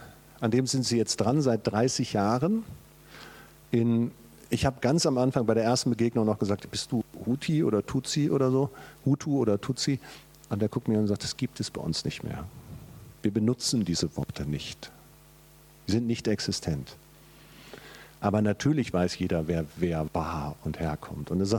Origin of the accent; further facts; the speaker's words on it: Germany; Und ich sitze da als Deutscher und denke, Mann, ist der schlau.